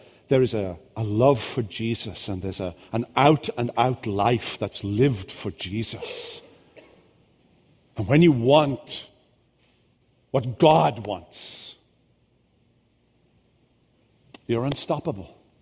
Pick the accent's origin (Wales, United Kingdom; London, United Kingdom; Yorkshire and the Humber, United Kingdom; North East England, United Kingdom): Wales, United Kingdom; now in United States; Now, when I first came to the United States, I'm Welsh